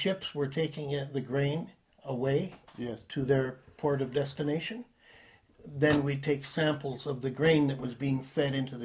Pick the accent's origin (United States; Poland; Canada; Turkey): Canada; Thunder Bay, Ontario; So that was nice, and of course I was raised here in Thunder Bay.